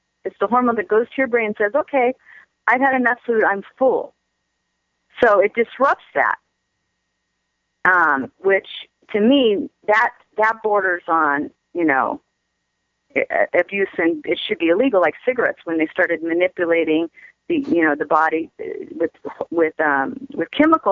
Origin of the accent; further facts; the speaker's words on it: Venice Beach, California, United States; I know that's kind of out there, and I know I'm from Venice Beach and all that.